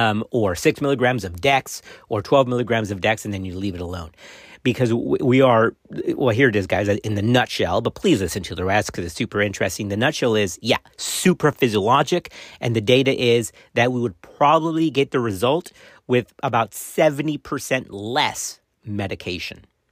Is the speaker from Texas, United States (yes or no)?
yes; Laredo, Texas, United States; I grew up in Laredo on the border. Man, it was some crazy stuff.